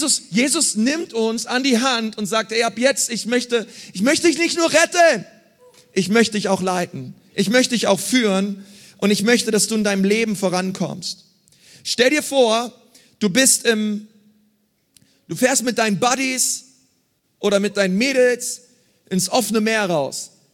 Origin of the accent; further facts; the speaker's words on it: Berlin, Germany; Ich bin in Berlin groß geworden.